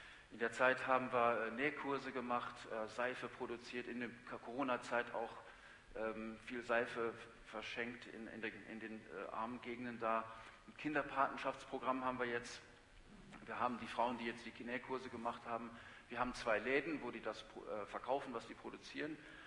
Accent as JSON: {"language": "German", "country": "Germany", "said": "Dinge, die gut funktioniert haben, die wir geplant haben, wie man das so macht als Deutscher, dann hat man das alles organisiert und das funktioniert auch."}